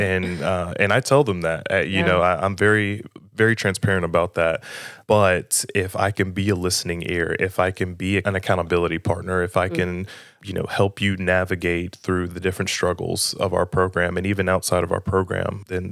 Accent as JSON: {"language": "English", "town": "Spartanburg", "region": "South Carolina", "country": "United States", "said": "And I'm originally from Spartanburg, the youngest of five."}